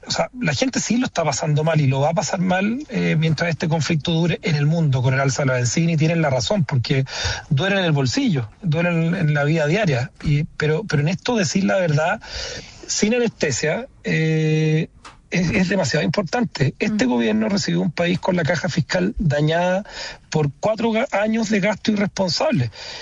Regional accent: Chile; a pesar de los momentos de dificultad que muchas veces nos toca vivir como chilenos

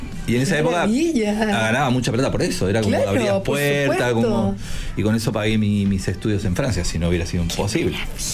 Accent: Uruguay; Yo, siendo uruguayo, nunca le había cocinado a un presidente uruguayo

